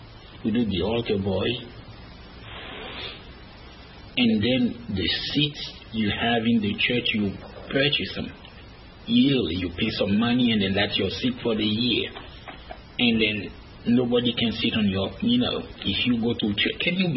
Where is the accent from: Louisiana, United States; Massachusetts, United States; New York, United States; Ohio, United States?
Massachusetts, United States; Framingham; also born or lived in Assis, Haiti; I usually tell people I'm from Framingham, Massachusetts.